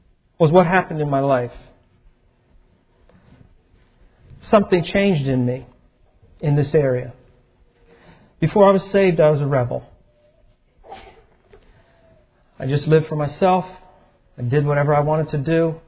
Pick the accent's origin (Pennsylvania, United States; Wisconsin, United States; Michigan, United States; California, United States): Pennsylvania, United States; Philadelphia; moved away; It ended up that I grew up in Philadelphia. It ended up that I moved out to Colorado.